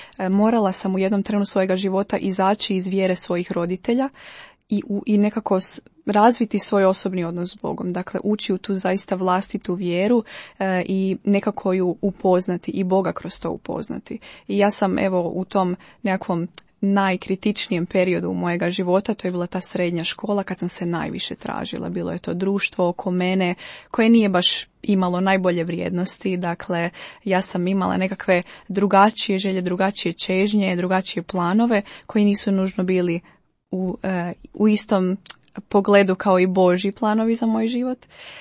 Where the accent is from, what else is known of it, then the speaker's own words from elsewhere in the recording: Jakovlje, Zagreb County, Croatia; ja sam iz Jakovlja, inače to je jedno maleno mjesto u blizini Zagreba. Imam 23 godine i studentica sam, evo sad sam pri završetku studija, studiram povijest i povijest umjetnosti na Filozofskom fakultetu ovdje u Zagrebu.